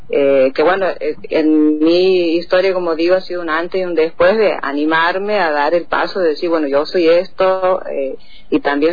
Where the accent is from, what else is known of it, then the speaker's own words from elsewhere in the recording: Brea Pozo, Santiago del Estero, Argentina; casi 80 kilómetros de Santiago capital, más yendo para el sur de la capital de Santiago. Mi pueblo se llama Breaposo, dentro del departamento San Martín. Y así como te decía, aquí nos conocemos todos